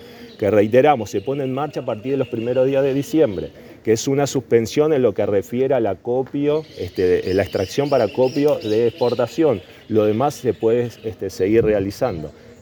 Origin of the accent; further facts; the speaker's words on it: Santa Fe, Argentina; Miren, todos acá somos santafesinos